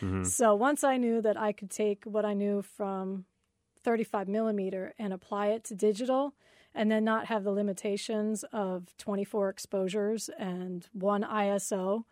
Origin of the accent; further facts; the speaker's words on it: DeLand, Florida, United States; also born or lived in Orange City; Yeah, I grew up in DeLand in Orange City.